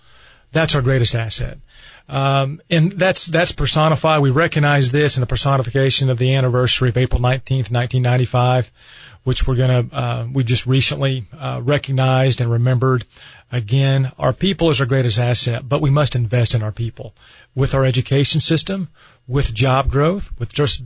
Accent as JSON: {"language": "English", "town": "Enid", "region": "Oklahoma", "country": "United States", "tie": "born or raised there", "said": "I was born and raised in Enid. My dad was born in Canute. Mom was born in Noble County. My wife was born in Ada. We're from non-metropolitan area of Oklahoma"}